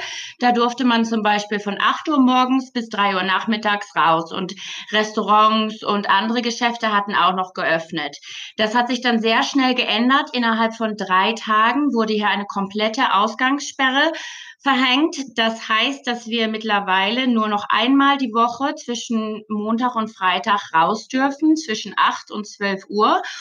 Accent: Germany; moved away as an adult; now in London, United Kingdom; Ich komme aus Deutschland, aber lebe schon seit 10 Jahren in London

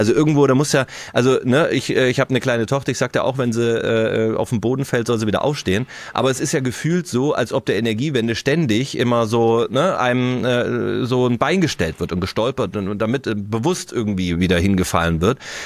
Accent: Baden-Württemberg, Germany; Also ich komme ja aus Baden-Württemberg

